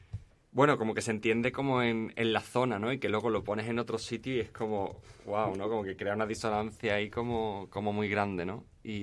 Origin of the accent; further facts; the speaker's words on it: Jerez, Andalusia, Spain; also born or lived in Girona; yo nací en Girona, pero me crié en Jerez, y cuando llegué, que era muy chico